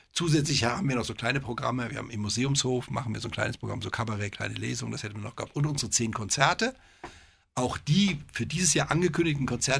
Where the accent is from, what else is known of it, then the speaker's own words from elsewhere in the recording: Northern Germany, Germany; Als Norddeutscher kann einem so ein Lapsus mal passieren.